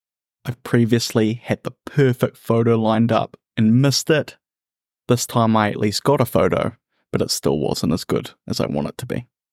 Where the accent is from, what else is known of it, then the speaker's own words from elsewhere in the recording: North Island, New Zealand; And yes, I'm from the North Island, so it wasn't very far to travel